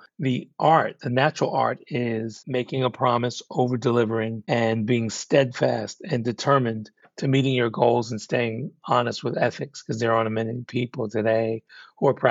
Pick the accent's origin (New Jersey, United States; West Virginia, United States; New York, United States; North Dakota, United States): New York, United States; Brooklyn; It was my story of growing up in Brooklyn.